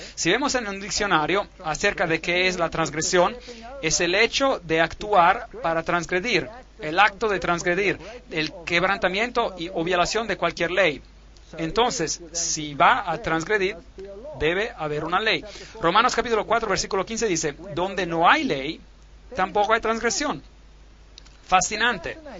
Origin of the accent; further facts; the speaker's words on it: South Africa; Allá en Sudáfrica, de donde yo vengo, tenían leyes muy extrañas en nuestro país.